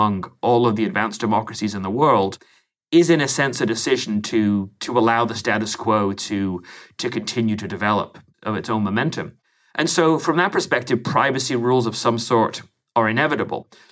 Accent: England, United Kingdom; now in United States; I'm an Englishman who's lived most of his life in the United States.

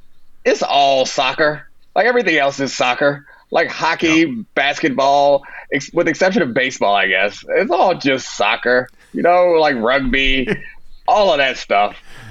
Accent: United States; because I grew up in America and everyone knows what football is.

